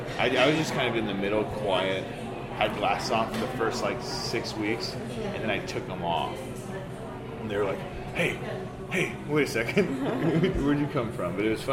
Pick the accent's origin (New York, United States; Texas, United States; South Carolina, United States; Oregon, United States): Texas, United States; Yeah, I'm from Texas.